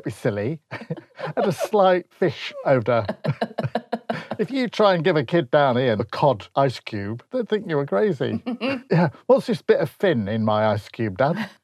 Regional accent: Grimsby, Yorkshire and the Humber, United Kingdom; What other sort of road is there? I come from Grimsby.

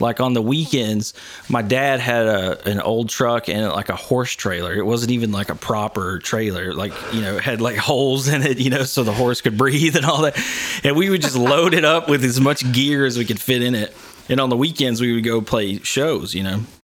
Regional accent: Vernon, Kentucky, United States; Yeah, man. A Kentucky Mountain boy. Vernon, Kentucky.

